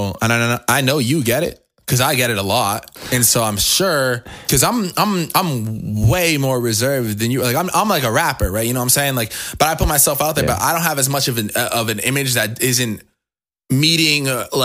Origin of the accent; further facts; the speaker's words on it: Boston, Massachusetts, United States; I mean, I'm a kid from Boston. We're both East Coast people. And like, my whole family's from Boston.